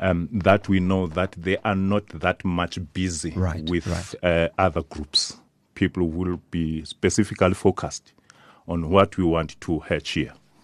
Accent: Cape Town, Western Cape, South Africa; I'm from Cape Town, from the group.

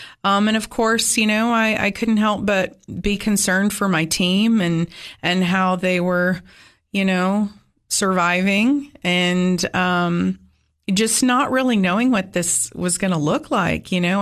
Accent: California, United States; moved away as an adult; now in Tennessee, United States; Well, I'm a Cali girl, born and raised. Moved to Tennessee when I was 20. And this is home for sure for me.

